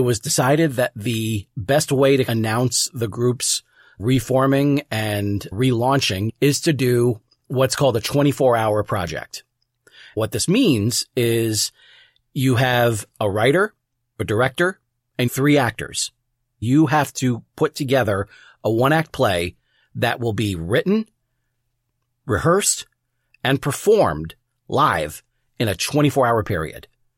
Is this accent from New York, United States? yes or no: yes; New York, United States; considering he was from Philly and I'm from New York. So we had that Eagles-Giants thing going